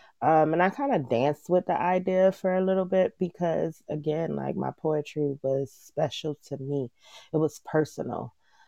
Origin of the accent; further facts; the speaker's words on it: Rochester, New York, United States; I am from Rochester, New York. But my family can be traced to all over the world.